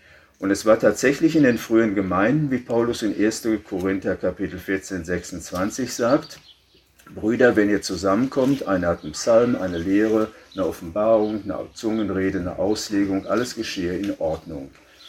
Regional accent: West Germany, Germany; Und wir kommen aus Westdeutschland, wir sind die Tradition nicht gewohnt.

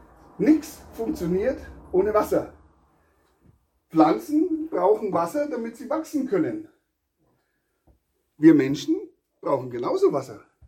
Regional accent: Bavaria, Germany; So sagt man es bei uns in Franken öfters.

